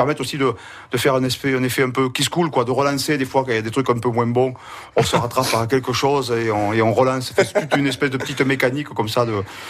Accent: Decazeville, Occitanie, France; Je suis originaire de Decazeville.

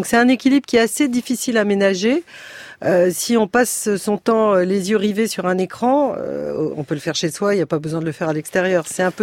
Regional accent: Paris, Île-de-France, France; Je suis parisienne

